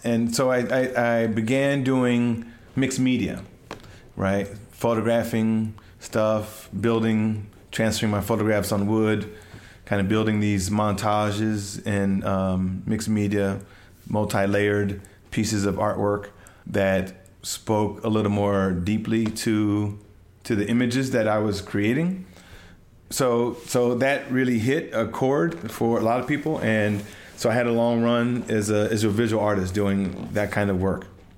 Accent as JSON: {"language": "English", "town": "San Francisco", "region": "California", "country": "United States", "tie": "born or raised there", "said": "I was born in 1966 in the Haight-Ashbury. I grew up, went to middle school, you know, at a school called San Francisco Community School. I went to high school in San Francisco."}